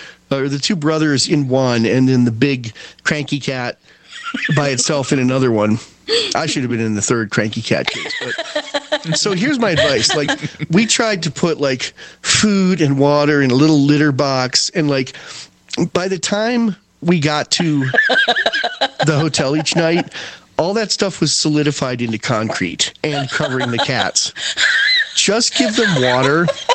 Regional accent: Canada; I'm French Canadian, but not like your ex.

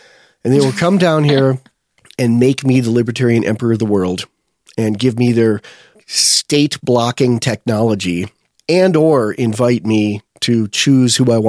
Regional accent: United States; I was standing, because I'm an American, and I was looking out the window.

